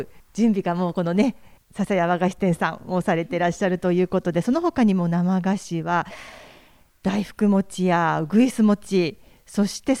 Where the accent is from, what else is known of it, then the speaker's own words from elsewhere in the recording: Kanto, Japan; 私は関東人ですが道明寺も好きなんですけれども